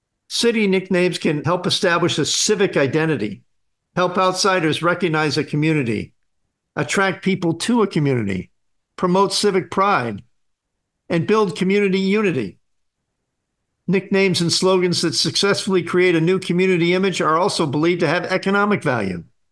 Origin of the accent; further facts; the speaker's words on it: East Coast, United States; I grew up on the East Coast, and I frankly had never thought of Baltimore as Charm City.